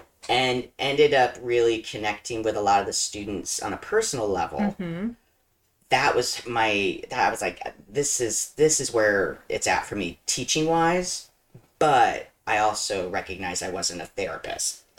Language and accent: English; Midwest, United States; Ooh, so I'm a Midwesterner originally, been out here for 10 years